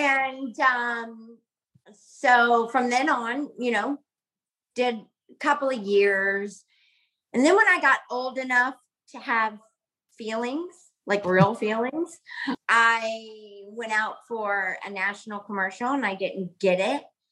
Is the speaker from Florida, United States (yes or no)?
yes; Coral Gables, Florida, United States; I grew up in Coral Gables, which is Miami, Florida.